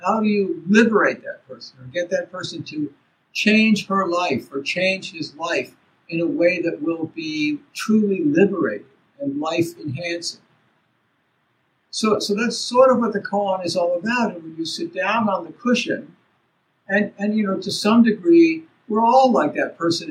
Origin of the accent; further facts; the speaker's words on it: Baltimore, Maryland, United States; when I was a little kid growing up in Baltimore, Maryland, we also used to have clover in the grass